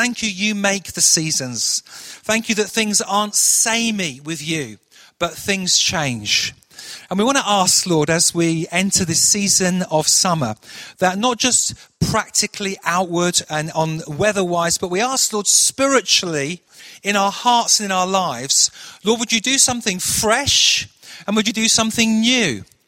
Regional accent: Manchester, North West England, United Kingdom; Now, I come from Manchester. And in Manchester, the weather there is always colder, and it rains a lot of the time.

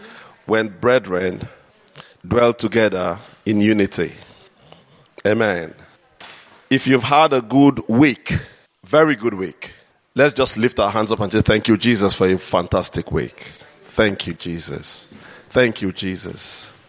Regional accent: Nigeria; And being a Nigerian man, I like a bit of patience.

